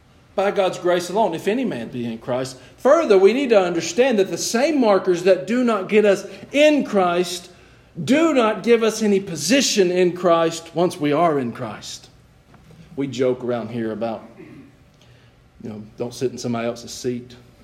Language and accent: English; Georgia, United States; I grew up in Georgia, not too far from Augusta, Georgia.